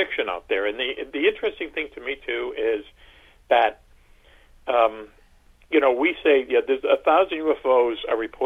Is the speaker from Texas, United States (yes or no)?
no; Boston, Massachusetts, United States; I grew up in Boston and in the 50s